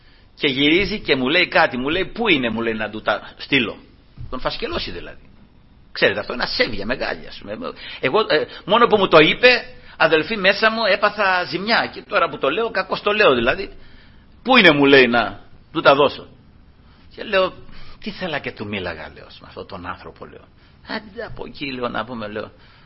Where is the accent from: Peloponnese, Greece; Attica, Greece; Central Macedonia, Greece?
Peloponnese, Greece; εγώ είμαι από τη Μεσσηνία βέβαια